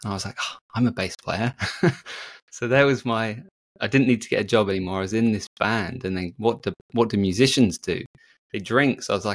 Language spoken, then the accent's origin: English; Bristol, South West England, United Kingdom; So I grew up in Bristol, which is in the southwest. Okay. And in the 90s, yeah.